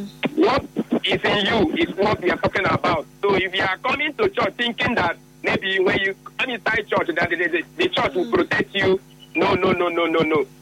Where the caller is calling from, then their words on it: Port Harcourt, Rivers, Nigeria; Chris, I'm calling from Port Harcourt.